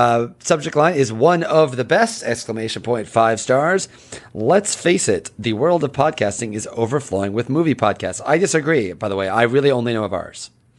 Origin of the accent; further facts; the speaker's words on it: Midwest, United States; now in Kansas City, United States; I come to you live from Kansas City, Missouri, and that works out very well for us on what I think, other than the first two movies, is a very Midwestern-themed show. I am in the Midwest. We are from the Midwest.